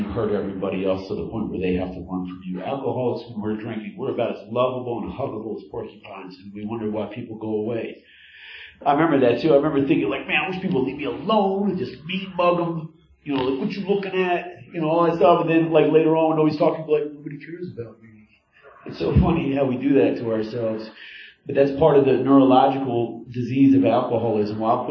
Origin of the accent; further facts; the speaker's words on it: Pueblo, Colorado, United States; now in Philadelphia, United States; I'm in Philadelphia, for God's sakes. I'm from Pueblo, Colorado.